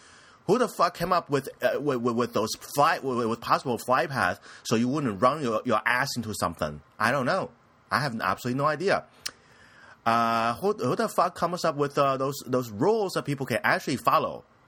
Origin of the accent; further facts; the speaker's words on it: United States; I was like, excuse me, I'm American. Okay, forget I'm American. I am a Western country citizen, dude.